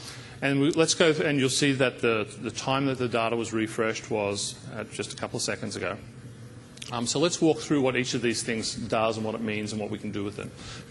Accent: Brisbane, Queensland, Australia; I was doing a demo in my hometown of Brisbane

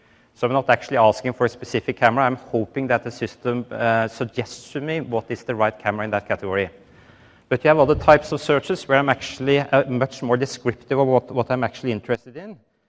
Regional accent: Norway; English is a second language; I'm male, I have a certain age, and I'm from Norway.

